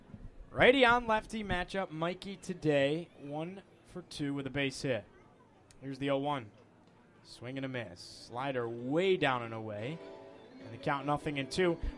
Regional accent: Syracuse, New York, United States; I listen to a lot of Syracuse Mets just because that's my hometown.

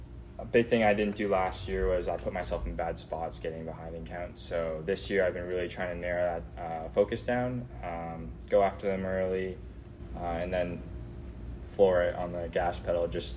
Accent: Toronto, Ontario, Canada; I grew up in Toronto, so it's not much different, but first time actually being in New York

